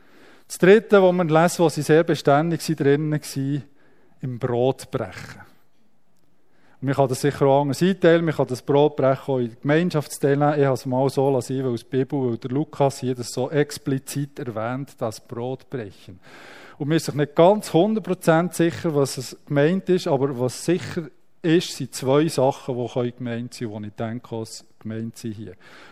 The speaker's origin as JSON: {"language": "German", "country": "Switzerland", "said": "auch als Schweizer"}